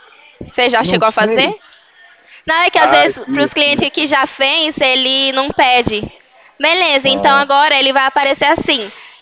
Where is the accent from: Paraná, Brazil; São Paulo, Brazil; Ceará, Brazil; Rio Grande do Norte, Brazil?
São Paulo, Brazil; Americana; Eu sou aqui de São Paulo, no interior de Americana.